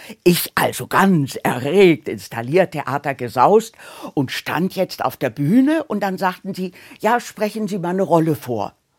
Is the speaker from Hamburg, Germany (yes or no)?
yes; Hamburg, Germany; Ich komme aus Hamburg, bin mit dem Auto hierher gebraust, hier ins Studio